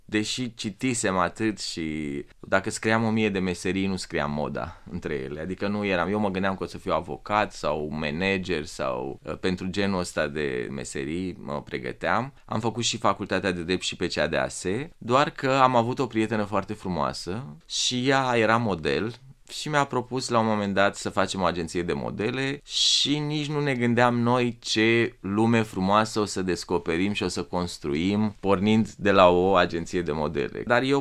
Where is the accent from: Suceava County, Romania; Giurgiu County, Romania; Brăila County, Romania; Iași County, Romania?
Brăila County, Romania; Brăila; Când ești mic, dintr-un oraș mic, cum eram eu din Brăila, tot ce îți dorești este să reușești în viață.